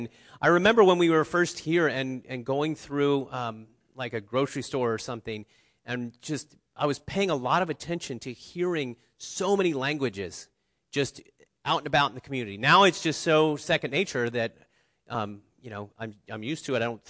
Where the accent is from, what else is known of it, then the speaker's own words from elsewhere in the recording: Cincinnati, Ohio, United States; I'm from Cincinnati, so I just have to count them when I get them